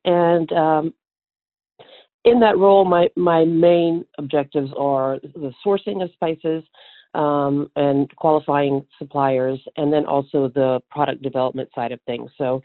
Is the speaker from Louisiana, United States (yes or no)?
yes; Louisiana, United States; now in Seattle, United States; I am a Cajun girl from South Louisiana originally.